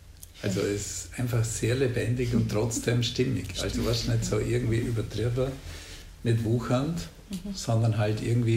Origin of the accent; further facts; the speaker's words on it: Vorarlberg, Austria; da sind wir Vorarlberger wahnsinnig schüchtern